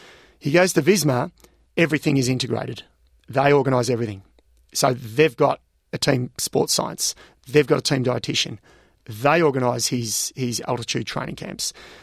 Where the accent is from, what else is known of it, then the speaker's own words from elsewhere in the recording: Australia; I'm Australian